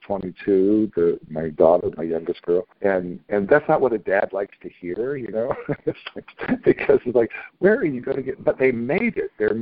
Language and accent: English; the South, United States; I grew up in the South where it rained heavy rain, you know, a lot.